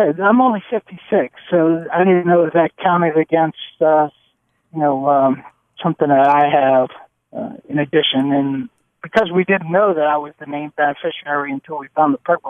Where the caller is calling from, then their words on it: Covington, Louisiana, United States; Covington, yeah. Louisiana.